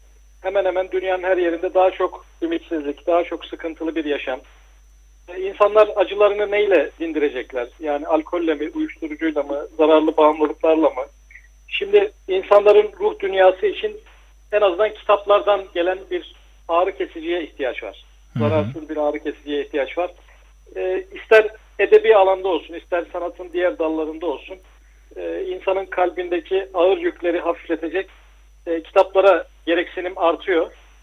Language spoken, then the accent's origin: Turkish; Adana, Turkey; İki çocuğumuz var. Adanlıyım.